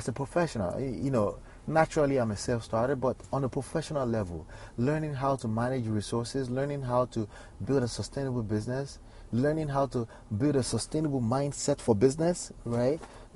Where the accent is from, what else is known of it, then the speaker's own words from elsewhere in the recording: United States; born there; As a kid who was raised by Nigerian parents, identifies as a Nigerian, born in America, seen multiple different cultures and, you know, traveled a little bit.